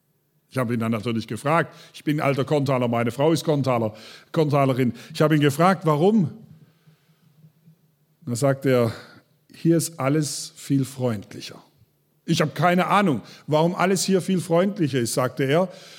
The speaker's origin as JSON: {"language": "German", "region": "Baden-Württemberg", "country": "Germany", "lives_now": "Schwieberdingen, Germany", "said": "Ich habe das sehr wohl mitbekommen, als wir weggezogen sind aus dem Schwarzwald."}